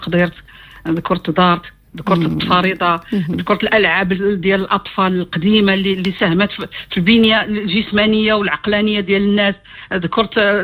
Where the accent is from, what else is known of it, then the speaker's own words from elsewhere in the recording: Marrakesh, Marrakesh-Safi, Morocco; كاين في جوج المكتبات كبار عندنا في مراكش